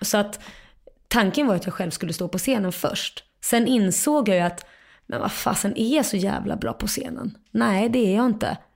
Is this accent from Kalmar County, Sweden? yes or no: yes; Kalmar, Kalmar County, Sweden; also born or lived in Lund / Jerusalem; så där bodde jag fram och tillbaka mellan Kalmar och Jerusalem de första två åren. Sen flyttade de tillbaka till Kalmar på heltid, och de skilde sig där någonstans också. Då bodde mamma alltså med mig i Kalmar från 2 års ålder där.